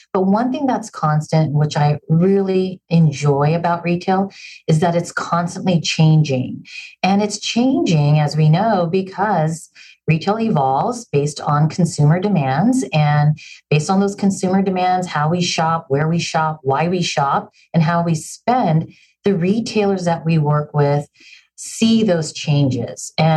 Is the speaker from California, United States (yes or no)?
yes; San Francisco, California, United States; I personally am not. I'm from San Francisco.